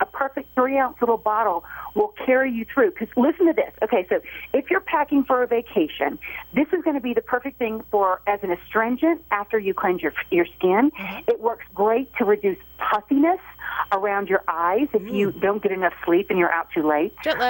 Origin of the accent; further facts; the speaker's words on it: New York, United States; because I'm actually getting ready for spring break as a New Yorker